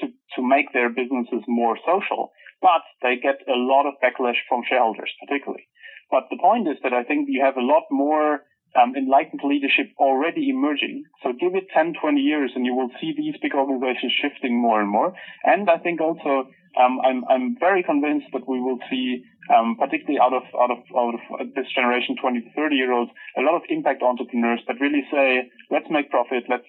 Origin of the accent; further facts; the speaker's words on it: Germany; I'm from Germany, so I've seen the German models.